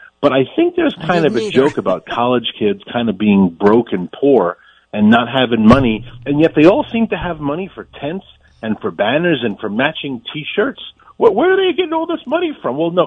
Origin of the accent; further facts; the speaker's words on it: New York City, New York, United States; I grew up in New York City. I didn't even know what the heck a tent was.